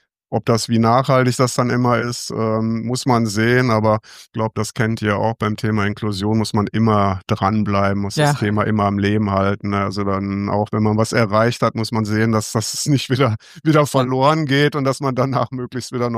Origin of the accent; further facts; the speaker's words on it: Cologne, North Rhine-Westphalia, Germany; hier in Köln, praktisch in meiner Heimatstadt